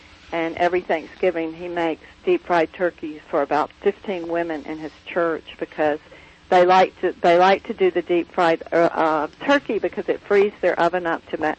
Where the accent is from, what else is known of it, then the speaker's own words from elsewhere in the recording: Jackson, Tennessee, United States; I mean, I grew up in Jackson, Tennessee, and there was a barbecue place, which is also in the book, called Bozo's.